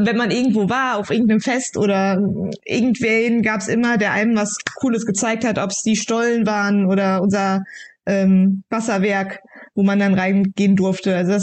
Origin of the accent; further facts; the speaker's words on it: Brachbach, Rhineland-Palatinate, Germany; Richtig, genau. Ich wohne wieder in meinem Heimatdorf.